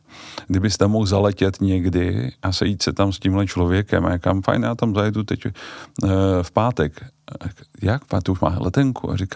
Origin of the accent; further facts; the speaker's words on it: Bohemia, Czechia; A přitom jsem jim říkal, jsem z Čech, ukaž mi mapu